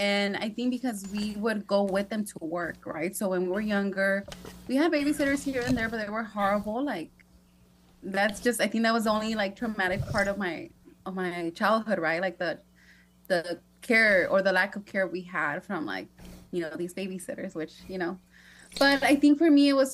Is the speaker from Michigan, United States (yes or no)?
no; San Pedro, California, United States; also born or lived in Torrance; Because I remember when we lived in San Pedro, that was like our first apartment when I was born in Torrance, but we lived in San Pedro, right by the fish market. So for us, was like, you know, like, I grew up there, so I'm very proud of that.